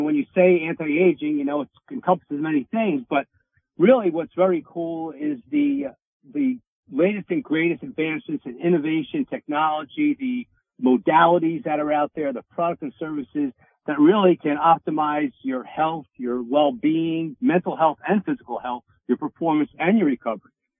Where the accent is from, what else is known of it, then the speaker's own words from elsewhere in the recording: Bronx, New York, United States; Me too, Dr. Bob. I'm the Bronx guy.